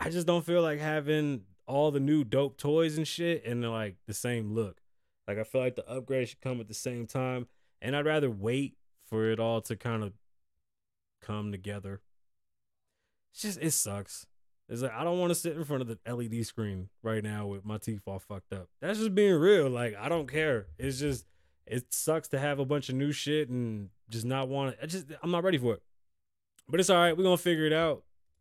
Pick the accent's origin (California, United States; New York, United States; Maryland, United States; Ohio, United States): New York, United States; Bronx; also born or lived in Las Vegas; I grew up with my grandparents, quick story time, I was born in the Bronx, New York, I grew up with my grandparents, they raised me. We moved back and forth across the country from Las Vegas to New York